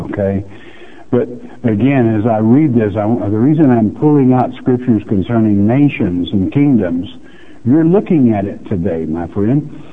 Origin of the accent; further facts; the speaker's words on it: Oklahoma, United States; I was born and raised down here in Tornado Alley in Oklahoma